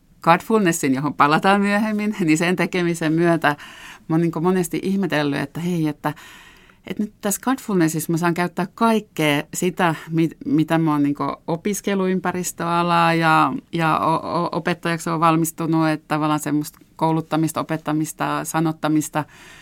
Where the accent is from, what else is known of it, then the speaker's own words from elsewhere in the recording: Hanko, Uusimaa, Finland; mä oon itse Hangosta kotoisin ja mulle meri on niinku semmoinen sielunmaisema